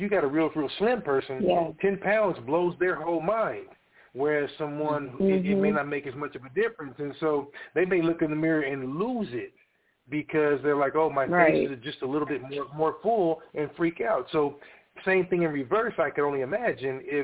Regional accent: Kansas City, United States; Because let's face facts, we're all from Kansas City. Like, we're family.

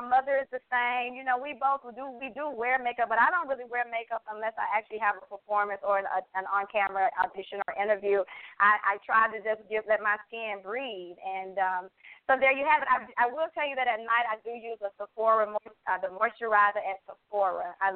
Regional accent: the South, United States; growing up in the South, my grandmother had flawless skin, and she instilled in us.

